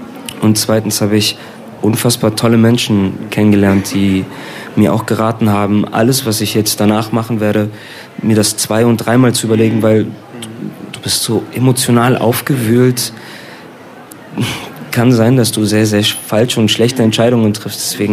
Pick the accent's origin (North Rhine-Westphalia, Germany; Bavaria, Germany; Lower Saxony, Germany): North Rhine-Westphalia, Germany; Düsseldorf; born there; ich bin in Düsseldorf geboren, aber meine Eltern sind Roma aus Mazedonien. Und meine beiden Opas kamen aus der Türkei, aus dem Osmanischen Reich, irgendwann mal in den Balkan